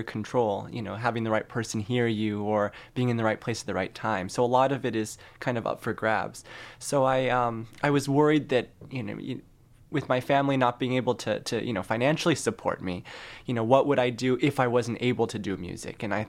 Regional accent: West Coast, United States; now in New York City, United States; I still have to say West Coaster. I live in New York City right now

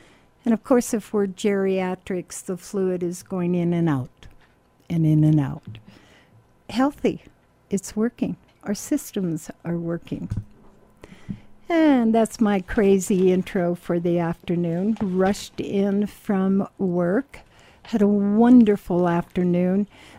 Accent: Pacific Grove, California, United States; And I'm from Pacific Grove. Before I moved here from the Monterey Peninsula, I lived in Pacific Grove. And I lived down about a mile from Lover's Point, where his plane crashed.

